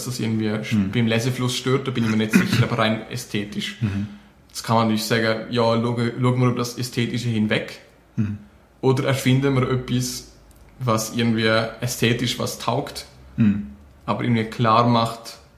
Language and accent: German; Switzerland